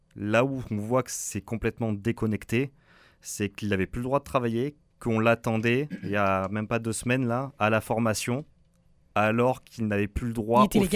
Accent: France; moved away as an adult; now in Canada; On a changé de pays. Moi, j'ai pas envie de revivre avec mes habitudes de français. Je suis venu au Québec, c'est pour vivre en tant que Québécois et pas en tant que Français. C'est pour ça que mes enfants, je suis content quand on me dit qu'ils ont l'accent québécois.

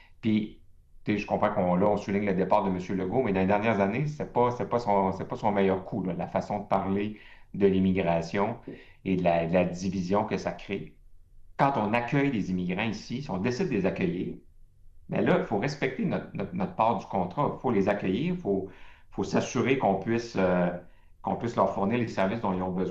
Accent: Lévis, Quebec, Canada; moi, je viens de la région de Québec, je viens de Lévis, j'habite en Estrie maintenant, je viens de me présenter dans la circonscription d'Orford.

